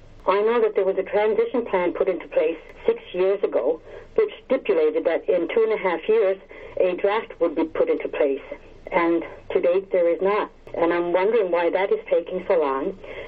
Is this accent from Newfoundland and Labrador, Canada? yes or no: yes; Nunatsiavut, Newfoundland and Labrador, Canada; This has not changed much since I was a young girl growing up in Nunatsiavut.